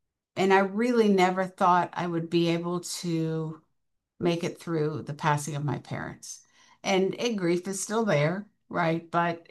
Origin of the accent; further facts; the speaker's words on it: Mansfield, Ohio, United States; And I lived in, I grew up in Mansfield, Ohio. And so we, up there it was pop.